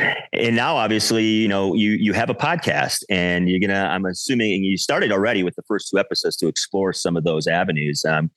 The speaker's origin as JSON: {"language": "English", "region": "Wisconsin", "country": "United States", "tie": "born or raised there", "said": "Zane grew up about 30 miles from where I grew up in Wisconsin."}